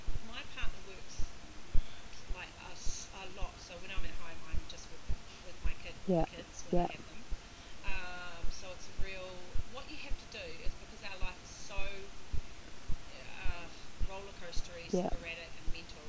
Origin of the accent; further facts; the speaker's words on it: South Island, New Zealand; I'm from South Island, so I really appreciate a good South Island audience.